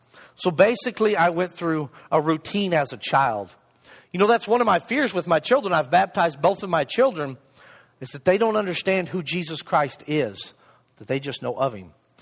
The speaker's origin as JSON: {"language": "English", "town": "Flint", "region": "Michigan", "country": "United States", "tie": "born there", "said": "Well, I'm a Yankee. Just thought I'd throw it out there, let you guys know. I'm a Yankee. I was born in Flint, Michigan."}